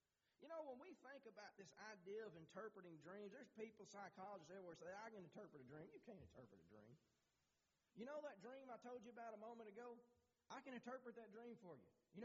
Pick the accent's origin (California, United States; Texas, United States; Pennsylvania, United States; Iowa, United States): Texas, United States; I can't believe I'm from Texas and I said soda pop.